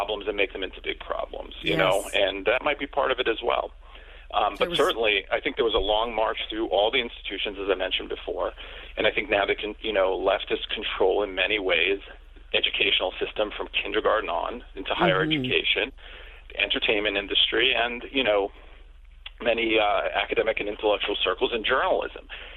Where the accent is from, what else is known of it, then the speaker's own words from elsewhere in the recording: New York City, New York, United States; I grew up in New York City in the 70s. It was a crime-ridden place until the 90s.